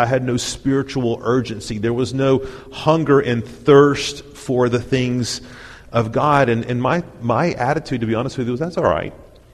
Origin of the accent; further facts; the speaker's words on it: Chattanooga, Tennessee, United States; now in Florida, United States; you know that I come from the land of the three-fingered people in the mountains of Tennessee. Okay, I grew up in Chattanooga.